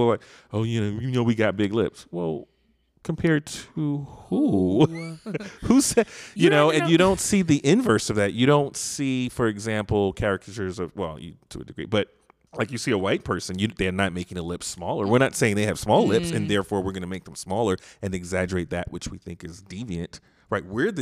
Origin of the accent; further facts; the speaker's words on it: New York City, New York, United States; I remember, you know, growing up in New York and being like in the city or whatever